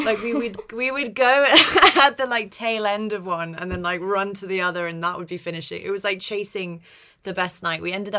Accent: London, United Kingdom; I grew up in North London. My accent's very neutral

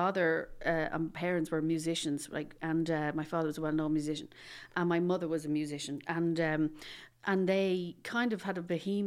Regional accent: Dublin, Leinster, Ireland; I'm from Dublin originally.

